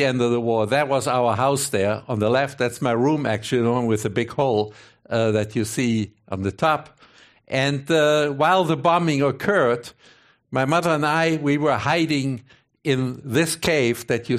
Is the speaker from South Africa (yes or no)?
no; Cologne, North Rhine-Westphalia, Germany; I grew up in Cologne, Germany, a town of about 750,000 people.